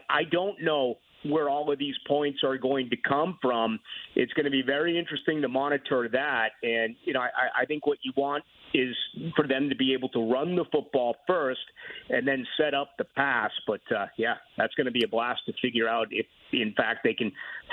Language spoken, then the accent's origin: English; Boston, Massachusetts, United States; I'm from Boston. It's a tiny little stadium in Chestnut Hill, and it's going to be bitterly cold.